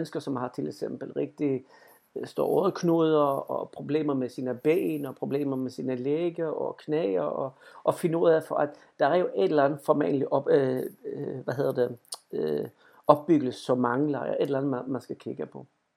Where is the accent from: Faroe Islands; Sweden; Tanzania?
Sweden; Danish is a second language; also born or lived in Spain; now in Denmark; og jeg kommer fra Sverige, men jeg har boet en stor del af mit liv i Spanien og her i Danmark.